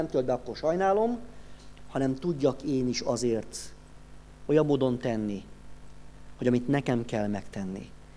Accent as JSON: {"language": "Hungarian", "region": "Great Hungarian Plain", "country": "Hungary", "tie": "born or raised there", "said": "Én alföldi gyerek vagyok"}